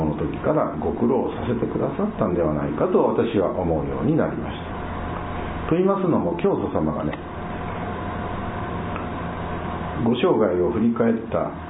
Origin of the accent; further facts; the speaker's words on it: Nagasaki, Japan; born there; 長崎で生まれたんですが、本籍は佐賀県佐賀郡大和町大和田東山田というところであります、まあ、今でもね、田舎でして、周りはちょっとした森があったり、田んぼがあったり